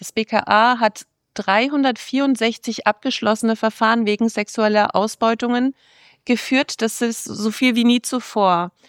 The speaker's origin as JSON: {"language": "German", "town": "Munich", "region": "Bavaria", "country": "Germany", "said": "Ich komme ja nicht aus Nürnberg, ich komme aus München."}